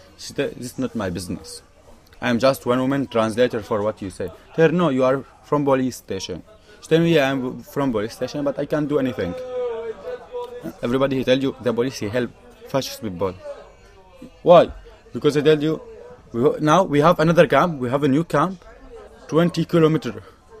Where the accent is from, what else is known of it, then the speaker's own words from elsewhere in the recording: Syria; English is a second language; moved away as an adult; like I'm from Syria